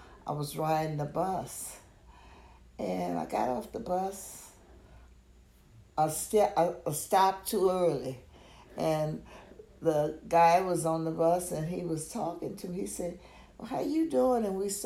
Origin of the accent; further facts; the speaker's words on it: Plaquemine, Louisiana, United States; now in New Orleans, United States; I'm from Plaquemine, Louisiana.